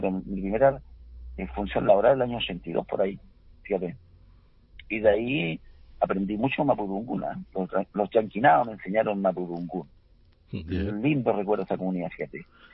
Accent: Carahue, Araucanía, Chile; also born or lived in Trovolhue; nací en Trobolwe, después me senté en Carahue con mi familia.

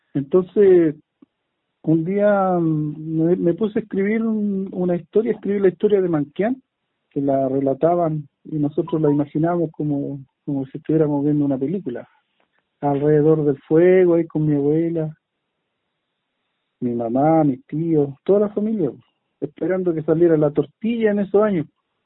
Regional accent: Toltén, Araucanía, Chile; de la zona costera de Toltén, de ahí donde parte el territorio del Willimapu. Soy bisnieto de … un lonco connotado de la zona

